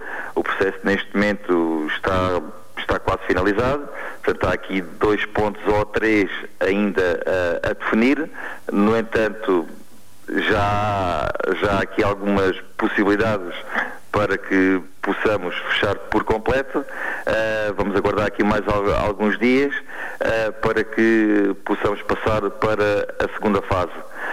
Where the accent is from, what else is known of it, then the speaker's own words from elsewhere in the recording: Ourique, Beja, Portugal; para que eu próprio pudesse disponibilizar-me para servir a minha terra. Ourique é um concelho com fortes tradições sociais-democratas